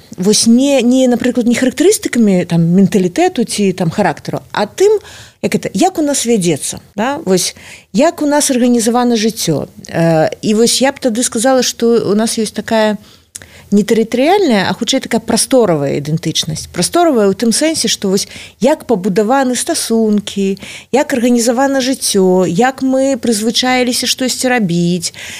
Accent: Belarus; мы белорусы, я белорус, я громадянин Беларуси

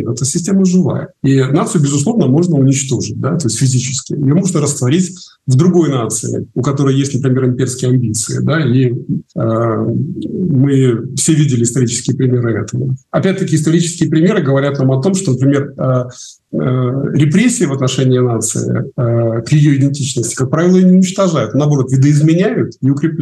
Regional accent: Belarus; подождите, мы из Беларуси

